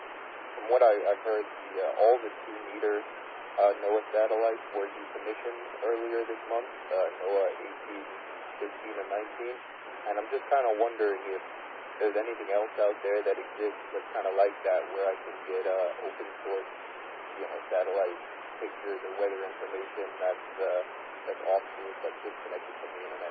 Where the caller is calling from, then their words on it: Flushing, New York, United States; I'm transmitting from Flushing, New York.